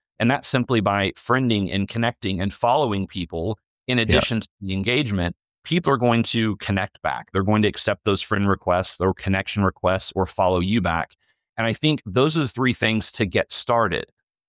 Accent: Missouri, United States; So I grew up in Southwest Missouri, not too far from the University of Arkansas in Fayetteville.

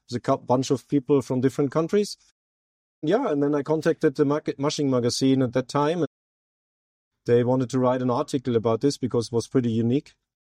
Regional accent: Germany; English is a second language; moved away as an adult; now in Chile; I'm originally from Germany and I live now in Chile in South America. I was born 1971. I was raised in Germany.

